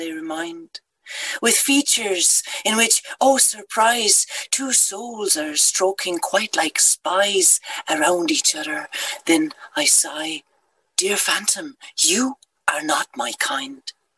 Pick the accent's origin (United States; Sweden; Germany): Germany; Münster, North Rhine-Westphalia; the ultimate poet laureate of my hometown, Münster, Annette von Droste-Hülshoff.